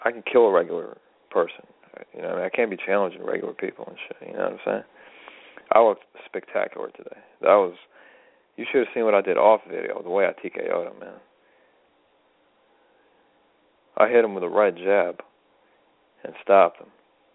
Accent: United States; I'm an American myself

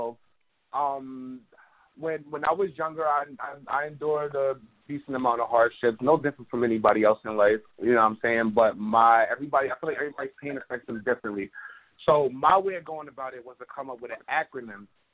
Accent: Queens, New York, United States; also born or lived in Bridgeton, New Jersey; I am originally from Jersey, and I was born in, like, South Jersey in Bridgeton, and I was out there for, like, 9 years, and then I moved up to Queens

